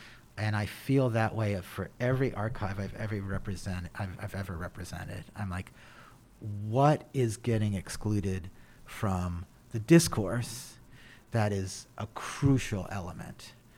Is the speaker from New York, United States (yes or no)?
yes; New York, United States; And as a New Yorker, I did not want to see a bunch of, like, you know, people who didn't live in New York